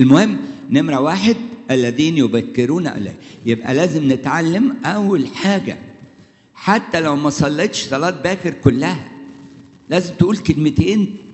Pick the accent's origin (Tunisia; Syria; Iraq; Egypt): Egypt; شوف التقليد دي لبناني وأنا مصري